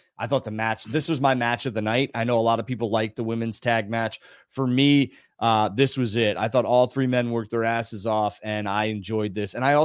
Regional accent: Long Island, New York, United States; it's not because it's on my hometown of Long Island.

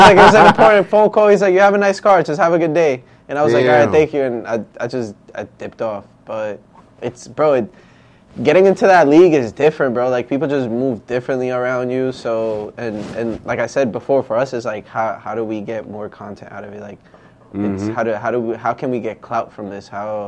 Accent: New York, United States; I come from New York, bro. In New York, you get tickets for whatever, bro.

